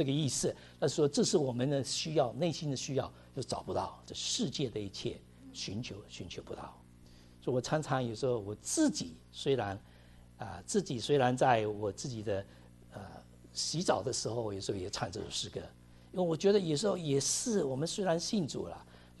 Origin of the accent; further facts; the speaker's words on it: United States; 这 stress level， 我们美国人说最大高潮的这个跟死亡一样的